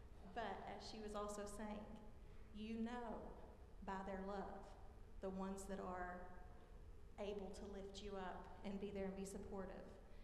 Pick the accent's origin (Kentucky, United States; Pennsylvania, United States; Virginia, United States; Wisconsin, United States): Kentucky, United States; And coming from, I'm from Kentucky, but the same sort of thing.